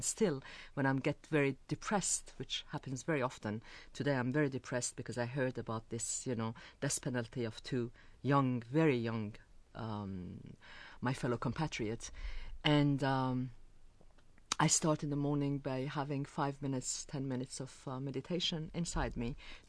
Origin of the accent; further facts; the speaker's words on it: France; it wasn't very easy for me because I was brought up in France. I'm very spontaneous and free woman, which sometimes shocked my compatriots.